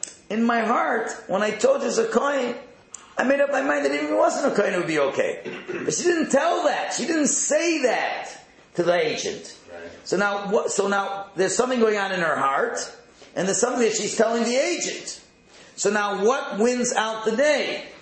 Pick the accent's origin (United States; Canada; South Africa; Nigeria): Canada; Meaford, Ontario; The guy says, place I'm from Meaford, okay? Meaford, Ontario